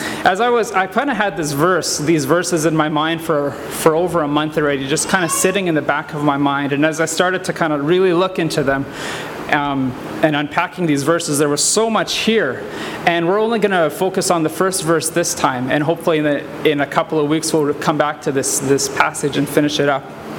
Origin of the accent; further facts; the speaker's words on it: Canada; I'm from Canada. I grew up in a small farming village about 2 miles from the border of the U.S. I have three siblings